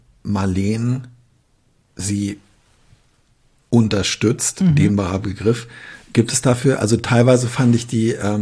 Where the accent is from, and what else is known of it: West Germany, Germany